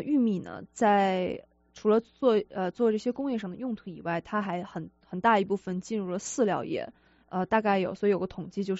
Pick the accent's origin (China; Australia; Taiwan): China; 按照我们中国人的想法，就是你应该靠天吃饭